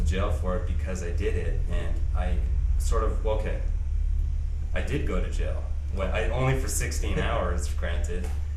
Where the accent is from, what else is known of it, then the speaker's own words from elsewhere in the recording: Toronto, Ontario, Canada; now in Montreal, Canada; But I come from Toronto, so I know Toronto.